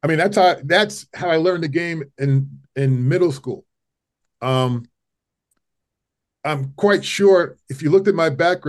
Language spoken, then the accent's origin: English; New York, United States; accent: New York; So one of the things I worked on was trying to remove my New York accent, and more or less trying to sound basically just neutral so I could appeal to people across the country.